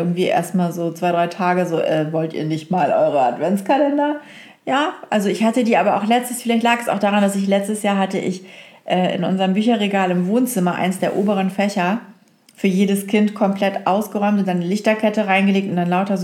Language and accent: German; Oldenburg, Lower Saxony, Germany; Der kommt ja aus Oldenburg übrigens, aus meiner Heimatstadt.